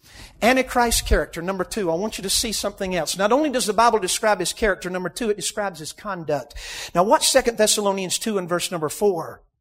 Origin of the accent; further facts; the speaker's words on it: North Carolina, United States; Forgive me, I'm not trying to be unkind. I'm from North Carolina.